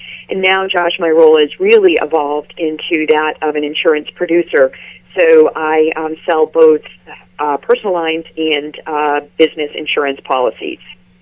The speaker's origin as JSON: {"language": "English", "town": "Rockport", "region": "Massachusetts", "country": "United States", "tie": "born or raised there", "said": "So I grew up in Rockport, attended Rockport Public Schools, where I was part of the National Honor Society and a varsity cheerleader, oldest of four children."}